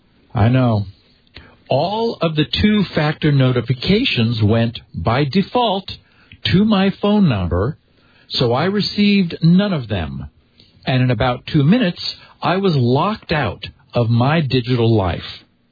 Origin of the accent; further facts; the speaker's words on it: Ohio, United States; he or she did a quick search of my Facebook Messenger messages and assessed that I was originally from Ohio and that my dad was sick.